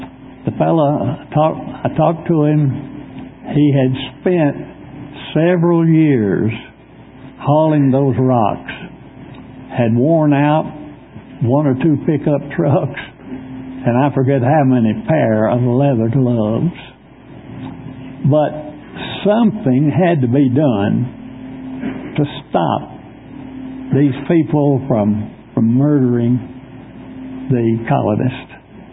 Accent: Alabama, United States; I am originally from Alabama, and I am glad that in addition to a football team

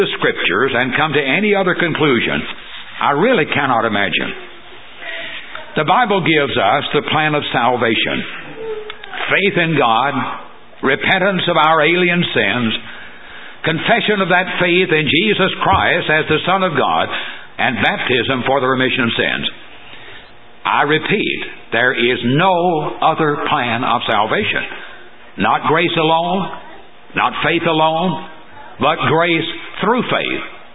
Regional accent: Portland, Tennessee, United States; When I was a child growing up in Sumner County, the little town of Portland

